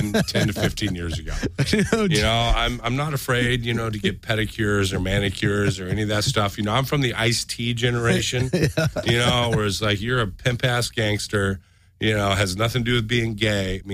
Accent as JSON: {"language": "English", "town": "Los Angeles", "region": "California", "country": "United States", "tie": "born or raised there", "said": "that's one thing I hate about Los Angeles and growing up in California is the infrastructure here has always been set up for cars."}